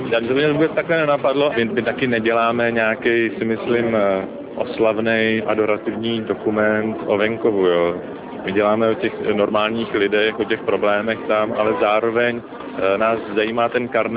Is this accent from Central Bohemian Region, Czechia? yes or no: yes; Vlašim, Central Bohemian Region, Czechia; also born or lived in Prague; Já jsem prostě venkovský kluk, že jo, takže k těm tématům inklinuju. Neumějí to taková schýza, já jsem se narodil v Praze, ale vyrůstal jsem na venkově, nebo respektive ve Vlašimi